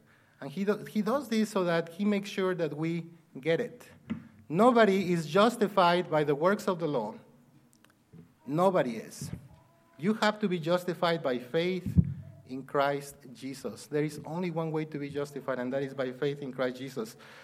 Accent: Mexico; When I was growing up in Mexico, in the Catholic Church, they also always taught us that justification was to be made righteous

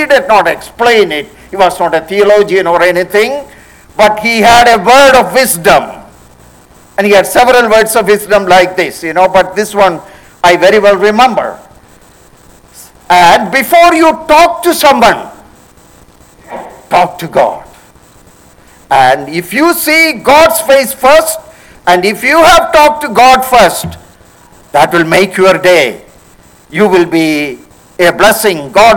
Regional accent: Kochi, Kerala, India; English is a second language; when I was growing up in Cochin Ernakulam Assembly, it was a naval assembly mainly.

